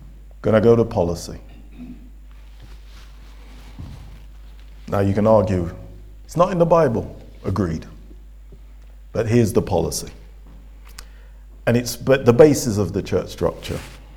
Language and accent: English; Leicester, East Midlands, United Kingdom; I grew up in Leicester, and, majority folk, my growing up, West Indian, largely from the island of Antigua.